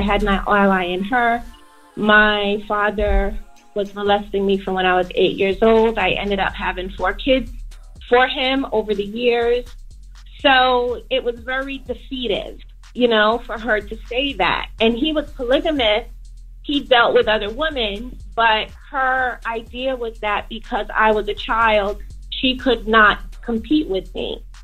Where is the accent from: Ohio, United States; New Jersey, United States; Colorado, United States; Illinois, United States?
New Jersey, United States; I'm from Jersey, yeah.